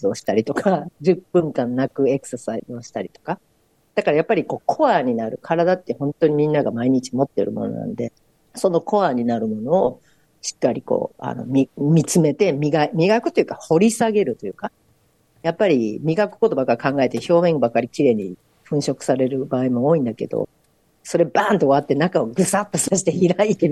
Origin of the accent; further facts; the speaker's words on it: Hyogo, Japan; 私の場合はちょっと兵庫県の関西の大阪人なんで